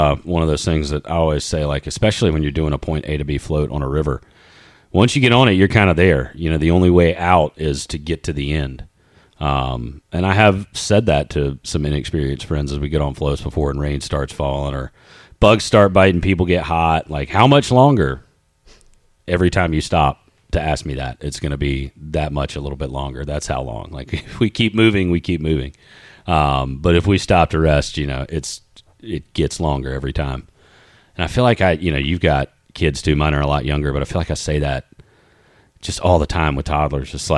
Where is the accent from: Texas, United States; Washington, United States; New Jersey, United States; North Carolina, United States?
North Carolina, United States; Rocky Mount; when I moved from Eastern North Carolina up into Winston-Salem, and kind of that was, you know, when I moved there, I felt like that was the mountains. I came from Rocky Mount